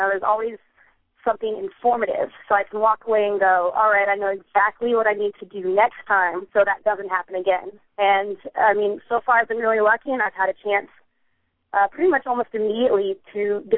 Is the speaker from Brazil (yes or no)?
no; Willcox, Arizona, United States; I'm number 84. I'm going to be playing running back and defensive back, and I'm originally from Wilcox, Arizona.